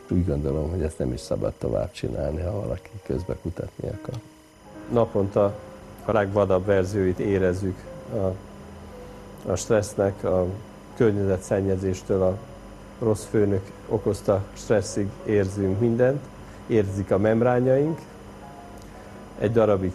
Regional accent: Magyarszerdahely, Zala, Hungary; now in Szeged, Hungary; Tehát a lényeg, hogy zalai vagyok, és a falun nőttem föl. Magyarszerdelnek hívták ezt a falut.

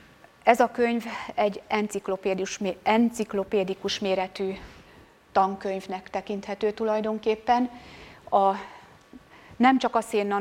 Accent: Győr, Győr-Moson-Sopron, Hungary; Mivel mi győriek vagyunk

